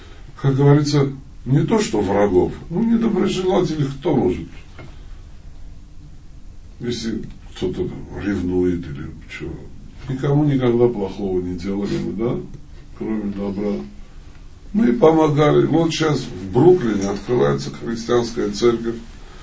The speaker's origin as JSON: {"language": "Russian", "country": "Russia", "said": "Потому что мы из России, нам туда по визе."}